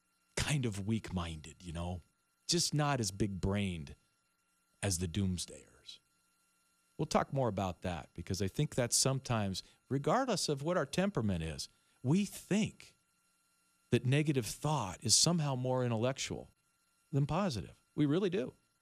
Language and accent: English; United States; born there; I was born in America. Greatest time in human history.